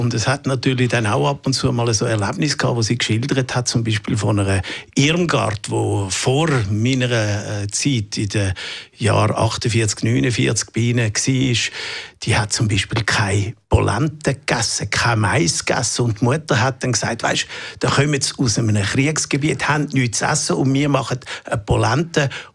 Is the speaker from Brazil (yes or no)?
no; Zurich, Switzerland; Aber ich bin in Zürich aufgewachsen